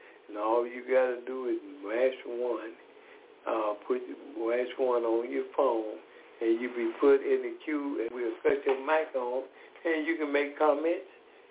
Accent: Decatur, Georgia, United States; I am from Decatur, Georgia.

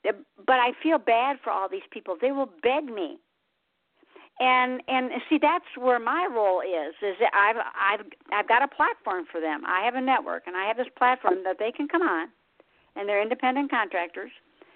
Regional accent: Michigan, United States; Because I'm originally from Michigan

